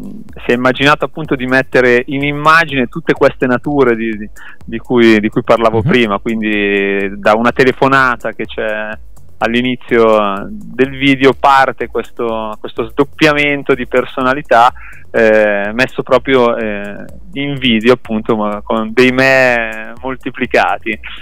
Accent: Milan, Lombardy, Italy; Io sono di Milano e insomma è una città che ha tanto da offrire

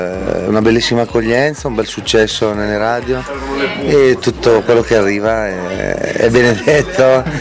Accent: Brescia, Lombardy, Italy; poi io abito qua vicino, sono bresciano.

